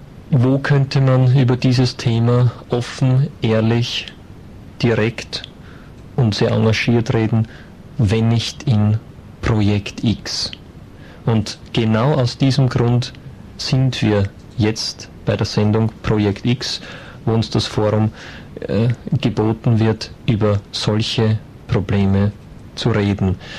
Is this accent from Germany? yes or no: no; Austria; einen schöneren Namen könnte man sich ja als Österreicher gar nicht wünschen